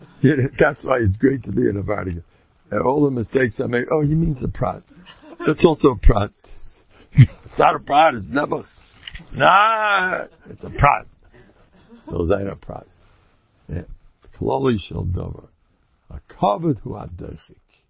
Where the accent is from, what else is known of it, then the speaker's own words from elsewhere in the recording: United States; I'm a steak guy. I'm an American Harry. We eat steak.